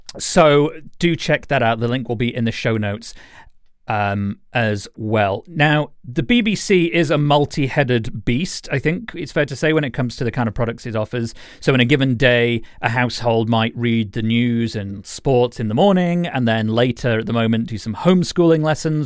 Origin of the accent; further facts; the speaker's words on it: Yorkshire and the Humber, United Kingdom; Yorkshire, which is where I am from, although my accent doesn't sound it anymore. But big up the South Yorkshire Wickersley Tanyard masses